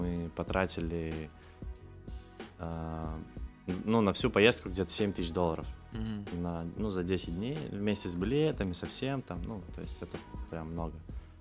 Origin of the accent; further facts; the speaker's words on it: Belarus; мы из Беларуси.